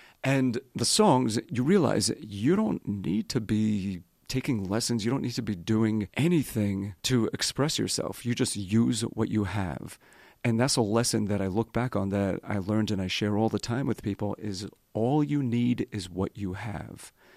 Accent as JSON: {"language": "English", "town": "Brooklyn", "region": "New York", "country": "United States", "tie": "born there", "said": "I was born September 1969 in a hospital in Brooklyn."}